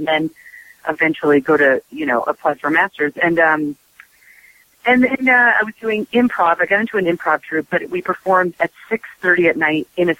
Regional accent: New York, United States; also born or lived in Connecticut; Like I grew up in New York and we moved to Connecticut for a little while.

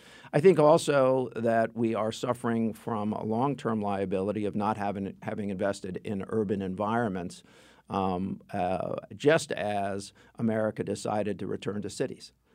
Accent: Stamford, Connecticut, United States; And so you're in Stanford. I grew up in Stanford.

